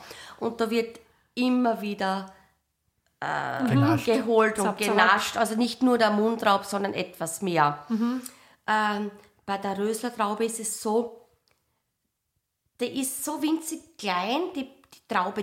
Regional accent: Rust, Baden-Württemberg, Germany; meine Mama hat damals gesagt, schau Kind, du bist in Rust geboren, schau raus, da vor der Tür ist dein Arbeitsplatz

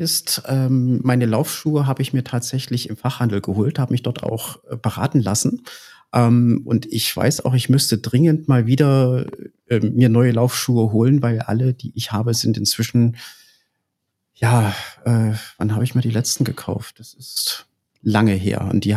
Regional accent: Thuringia, Germany; ich bin Thüringer, ich laufe für Bürgel.

